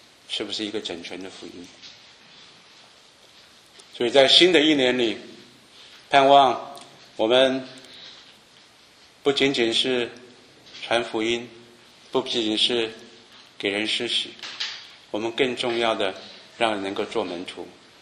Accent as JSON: {"language": "Chinese", "country": "China", "lives_now": "United States", "said": "我们中国人住在美国，我经常想说我们是加倍的恩典，因为什么？不单单是美国的节我们过，中国的节我们也过"}